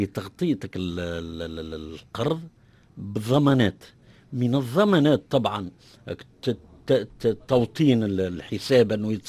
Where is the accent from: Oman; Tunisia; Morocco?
Tunisia; مع شديد الأسف أغلب الفئات الاجتماعية عندنا في تونس ما تقراش نص الديسيزيون دي كريدي